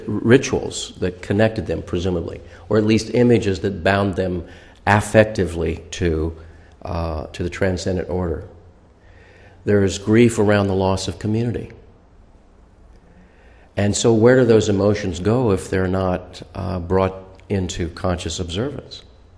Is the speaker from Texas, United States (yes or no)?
no; Springfield, Illinois, United States; And I grew up in Springfield, Illinois, so that's Lincoln country, as you know.